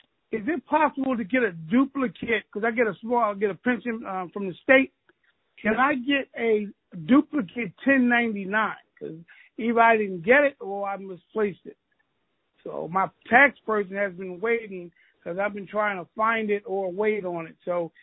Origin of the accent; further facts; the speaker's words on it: Philadelphia, Pennsylvania, United States; I know people like Overbrook, but I'm from the Great Strawberry Mansion area, actually.